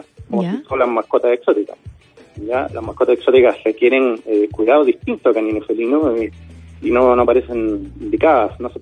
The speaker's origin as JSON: {"language": "Spanish", "country": "Chile", "said": "Que se puede, como buen chileno."}